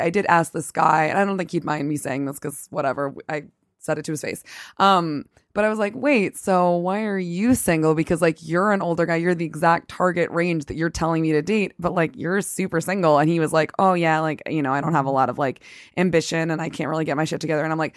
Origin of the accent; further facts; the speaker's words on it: the South, United States; I'm from the South